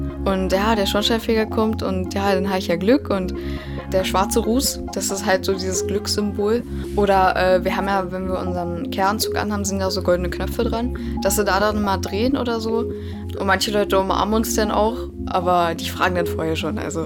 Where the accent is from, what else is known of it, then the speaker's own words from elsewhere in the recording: Bad Freienwalde, Brandenburg, Germany; bin 17 Jahre alt, ich komme aus Bad Freienwalde